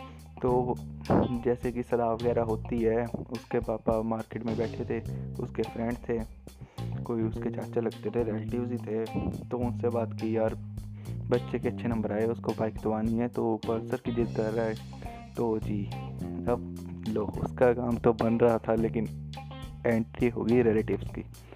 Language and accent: Hindi; Punjab, India; first language Punjabi; Hindi is a second language; यार मैं पंजाब से हूँ और पंजाबी मेन है, तो हिंदी में थोड़ा बहुत ऊपर नीचे हो जाता है